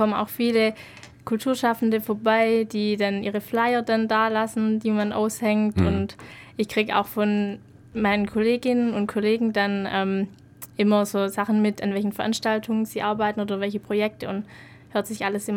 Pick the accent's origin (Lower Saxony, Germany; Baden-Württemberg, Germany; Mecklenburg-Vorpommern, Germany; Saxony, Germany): Baden-Württemberg, Germany; Deckenpfronn; ich komme eigentlich nicht aus Ulm, ich komme aus Deckenbronn, das ist ein kleiner Ort im Raum Sindelfingen-Böblingen.